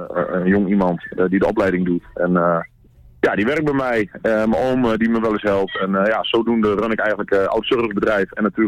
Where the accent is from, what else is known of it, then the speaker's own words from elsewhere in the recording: Assen, Drenthe, Netherlands; now in Leek, Netherlands; ik kom uit Assen. Tegenwoordig woonachtig in Leek